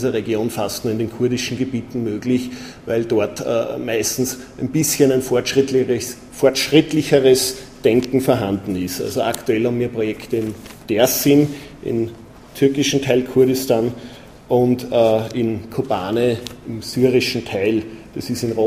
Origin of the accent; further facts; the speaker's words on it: Wels, Upper Austria, Austria; bin aus Wels in Oberösterreich